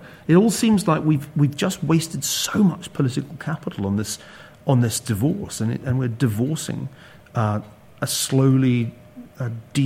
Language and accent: English; Glasgow, Scotland, United Kingdom; I was up in my hometown, Glasgow, last week, conversing with some of my contemporaries at Glasgow Academy, the ones who didn't leave, who stuck around.